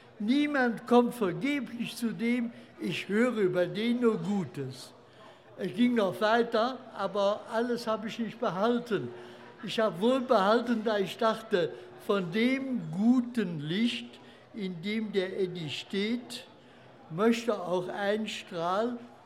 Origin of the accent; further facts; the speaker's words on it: Mönchengladbach, North Rhine-Westphalia, Germany; Ich kam 1992 von Bonn zurück nach Mönchengladbach. Gladbach ist meine Heimatstadt.